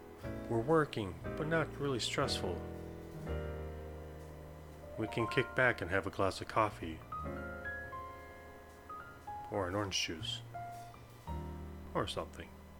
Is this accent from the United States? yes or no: yes; Minnesota, United States; now in South Korea; I am originally from Minnesota. And now I live in South Korea.